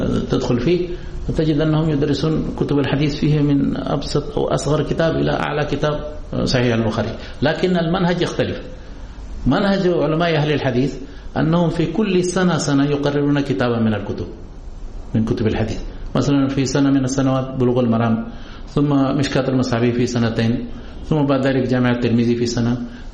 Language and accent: Arabic; India; Arabic is a second language; عندنا في الهند